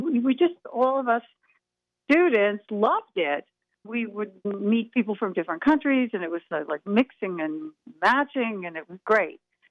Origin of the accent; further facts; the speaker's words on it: Sands Point, New York, United States; Okay, I grew up in New York, in Long Island.